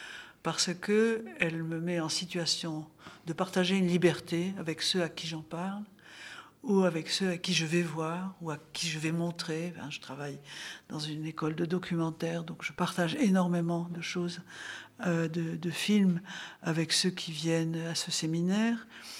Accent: Algeria; je suis partie en Algérie, qui est mon pays d'origine.

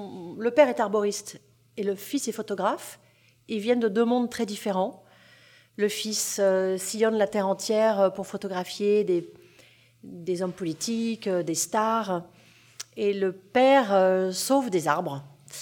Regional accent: Paris, Île-de-France, France; Mais c'est vrai que je suis parisienne

